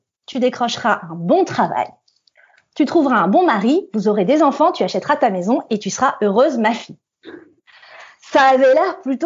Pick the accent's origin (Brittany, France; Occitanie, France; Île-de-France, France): Île-de-France, France; Aubervilliers; Alors, je suis née à Aubervilliers, en Seine-Saint-Denis.